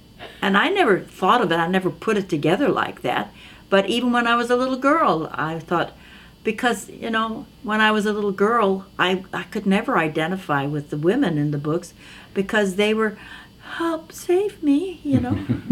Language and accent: English; Chicago, Illinois, United States; born there; Because basically I went to one school in Chicago. I was born in Chicago. And then we moved